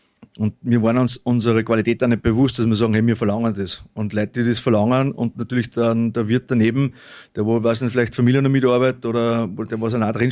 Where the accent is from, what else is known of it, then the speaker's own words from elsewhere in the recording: Kremsmünster, Upper Austria, Austria; Also ich bin aus Kreismünster, wir haben viel Industrie in Kreismünster